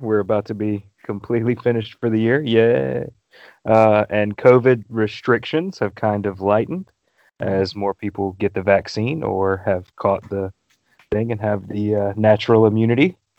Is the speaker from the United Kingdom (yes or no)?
no; South Carolina, United States; Since I'm the American, the pushy American here.